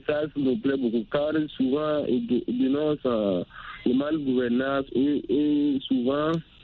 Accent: Burkina Faso; pour parler de la musique africaine chez nous, au Burkina Faso ici

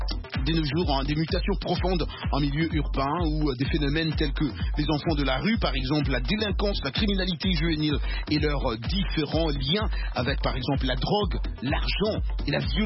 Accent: Kasaï, DR Congo; now in United States; parce que tu le sais très bien, je suis Kassaïen de la RDC. J'avais un oncle au Kassaï qui me disait

